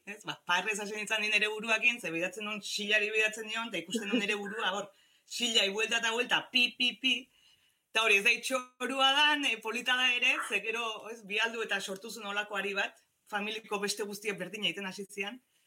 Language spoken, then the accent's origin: Basque; Lasarte-Oria, Basque Country, Spain; gure herriko Lasarte horiako txoko bat